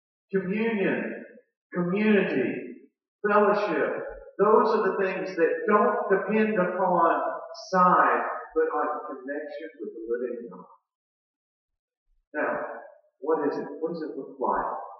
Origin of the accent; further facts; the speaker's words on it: Houston, Texas, United States; Now, my hometown is Houston, Texas. We have that in one zip code.